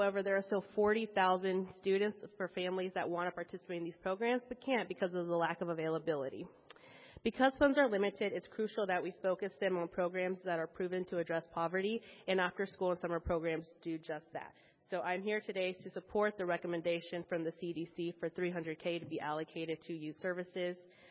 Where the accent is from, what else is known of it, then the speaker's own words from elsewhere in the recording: Dallas, Texas, United States; I am originally from East Dallas, born and raised.